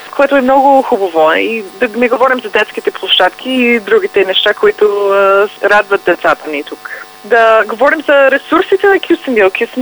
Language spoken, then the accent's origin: Bulgarian; Hershey, Pennsylvania, United States; Bulgarian is a second language; В едно малко градче в щата Пенсилвания, казва се Хърши.